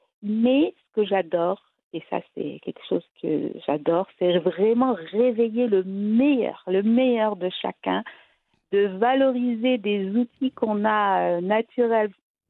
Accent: Morocco; On est marocain, on est musulman

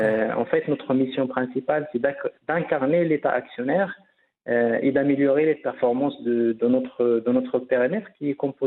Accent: Agadir, Souss-Massa, Morocco; et moi je suis d'Agadir.

